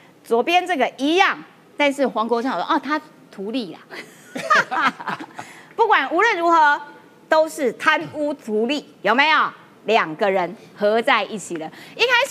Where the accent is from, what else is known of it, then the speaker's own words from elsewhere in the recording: Kaohsiung, Taiwan; 高雄，像我的家乡高雄，累积雨量1500毫米